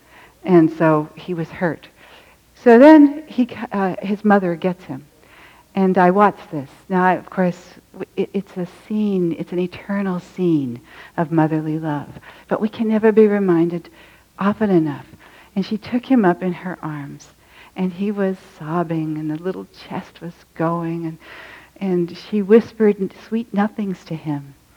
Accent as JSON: {"language": "English", "town": "San Francisco", "region": "California", "country": "United States", "tie": "born or raised there", "said": "I grew up in the Haight-Ashbury"}